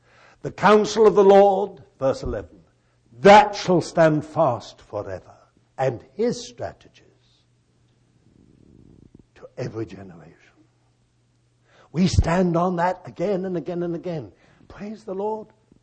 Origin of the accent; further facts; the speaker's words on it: Israel; I come from Israel, as you all know.